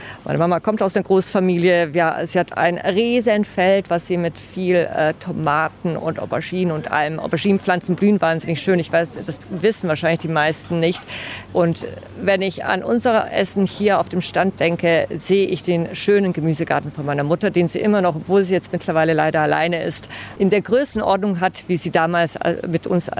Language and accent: German; Bosnia & Herzegovina; now in Germany; Wir sind vier Schwestern, zum Teil wohnen wir in Deutschland, eine wohnt in Bosnien und dementsprechend repräsentieren wir Bosnien auf die weibliche bosnische Art.